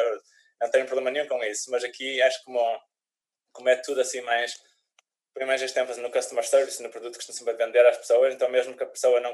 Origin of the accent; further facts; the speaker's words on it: North, Portugal; accent: Northern Portuguese; Eu já estou aqui há 15 anos, como podem ver, ainda tenho o sotaque do Norte, como deve ser